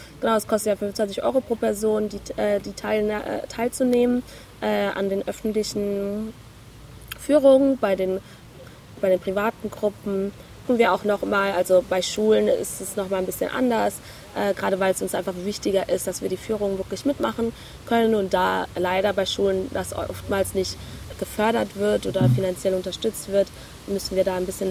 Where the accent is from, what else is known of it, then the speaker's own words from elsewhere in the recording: Germany; Ich bin ja auch in Deutschland aufgewachsen